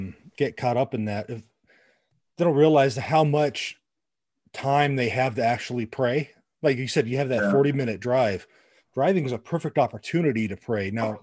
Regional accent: Los Angeles, California, United States; I grew up in the Los Angeles area.

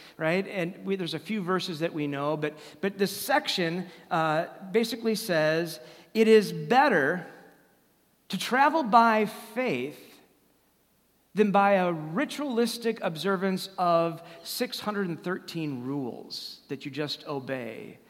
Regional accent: Madison, Wisconsin, United States; I grew up on Old Sauk Road in Madison, which was an ancient road, and pioneers would come through there, and to hear all those stories. We have quite a few pioneers in Wisconsin.

